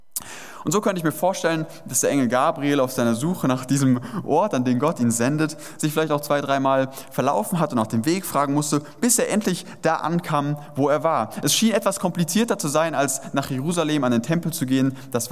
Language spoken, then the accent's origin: German; Hesse, Germany; ich komme ja auch aus Hessen, da kennt man das eher weniger.